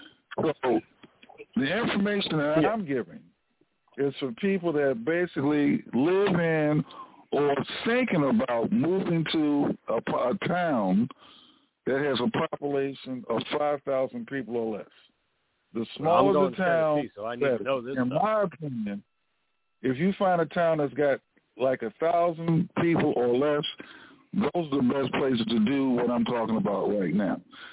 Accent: Washington, District of Columbia, United States; And I was born in Washington, D.C., lived in Washington, partially raised in D.C. because I lived in some other places too.

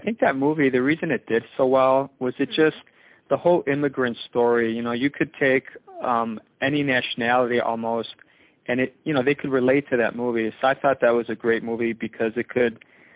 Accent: Chicago, Illinois, United States; basically, I'm from the Chicago area, and I've been here my entire life, so I'm a Midwest kid.

